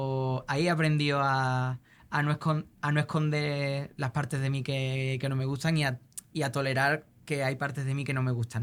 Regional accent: Seville, Andalusia, Spain; como andaluz lo que reivindicaría pero luego como yo soy sevillano en cualquier caso y ahora mismo de la Macarena.

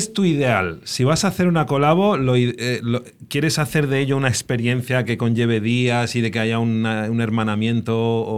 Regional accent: Torremolinos, Andalusia, Spain; Es que yo soy de Torremolinos y parece el kilómetro cero de los shisha lounges.

